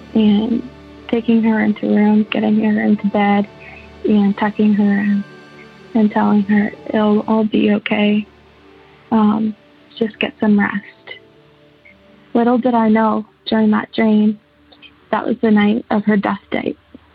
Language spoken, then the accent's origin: English; St. Thomas, Ontario, Canada; I'm from St. Thomas, Ontario.